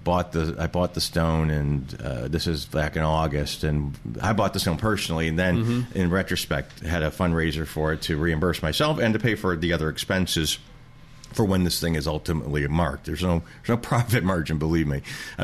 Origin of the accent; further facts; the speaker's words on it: Midwest, United States; You know, I'm from the Midwest.